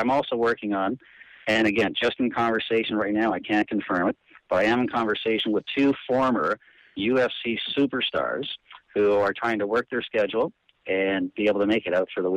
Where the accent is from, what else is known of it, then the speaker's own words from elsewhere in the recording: London, Ontario, Canada; in my hometown of London, Ontario.